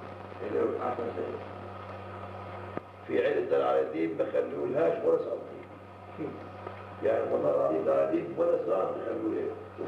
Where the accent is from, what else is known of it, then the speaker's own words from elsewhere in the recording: Acre, Northern District, Israel; أنا بقى من عكا